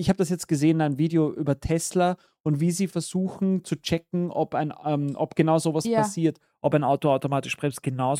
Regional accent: Austria; Ich glaube, bei uns in Österreich sind es 80%, die du schaffen musst und ich war so auf 81%.

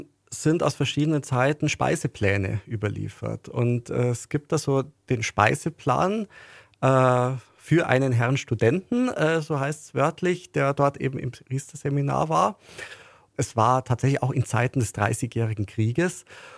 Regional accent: Bavaria, Germany; aus meiner Heimatregion aus der Nähe von Neuburg

